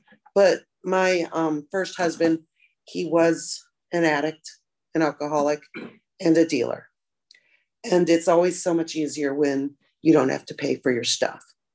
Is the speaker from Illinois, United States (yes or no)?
yes; Illinois, United States; It's a very small town. I grew up outside of Chicago. So that was like culture shock.